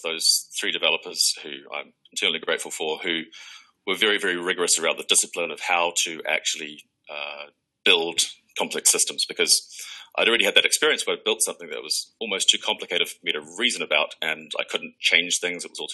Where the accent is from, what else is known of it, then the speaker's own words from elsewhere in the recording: New Zealand; which is, it's just strange because I'm actually from New Zealand.